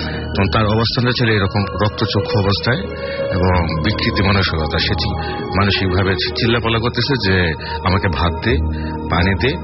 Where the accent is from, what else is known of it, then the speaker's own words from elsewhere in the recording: Goripur, Mymensingh Division, Bangladesh; ময়মনসিংহ গরিপুর থেকে আসছি।